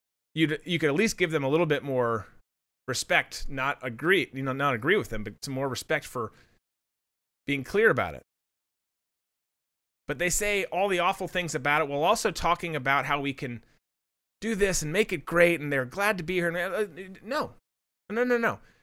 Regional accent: Jacksonville, Florida, United States; I should because I'm from Jacksonville.

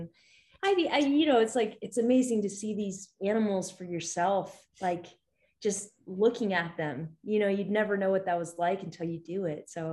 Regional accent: Alaska, United States; You know, I'm from Alaska, so riding there is pretty amazing.

